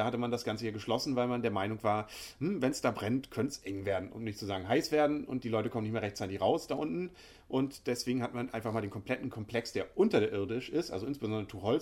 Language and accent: German; Kiel, Schleswig-Holstein, Germany; Mensch, du bist Kieler, ich bin Kieler und wir haben uns alle lieb.